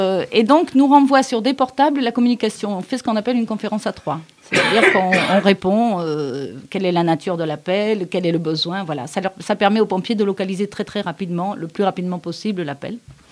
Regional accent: France; moi je suis française interprète en espagnol

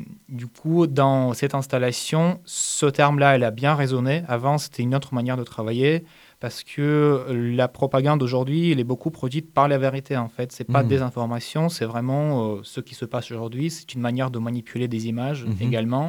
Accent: Ukraine; Non, je suis ukrainien.

